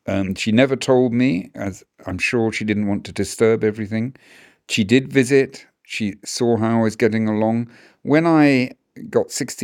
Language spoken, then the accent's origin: English; United Kingdom; I'm British